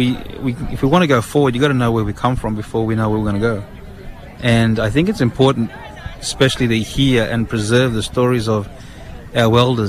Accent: Cairns, Queensland, Australia; Western Language Groups of the Torres Straits. … up there in Doolas. But born on Gimui Dinji country in Cairns, North Queensland. Most of my upbringing there. But recently relocated down to Canberra, Ngunnawal country.

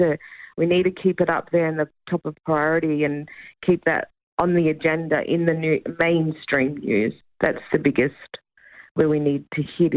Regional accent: Armidale, New South Wales, Australia; now in Sydney, Australia; I'm in Sydney, and my mob's from Armidale. We're from the Anawan tribe.

